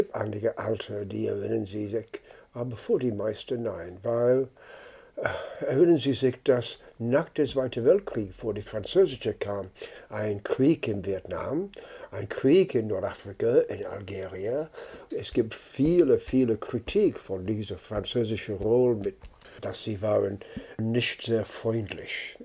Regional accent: Scotland, United Kingdom; German is a second language; ich bin Schotte, Britische, Europäische.

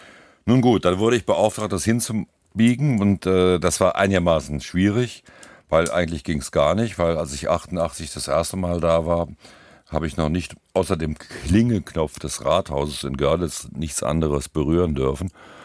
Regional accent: Wrocław, Lower Silesian Voivodeship, Poland; born there; Ja, das ist auch nicht schwer, weil Breslau ist ja meine Geburtsstadt

